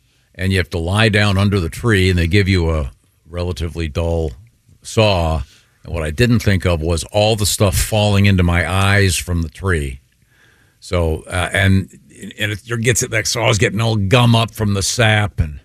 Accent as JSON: {"language": "English", "town": "Hoboken", "region": "New Jersey", "country": "United States", "said": "I'm from Hoboken."}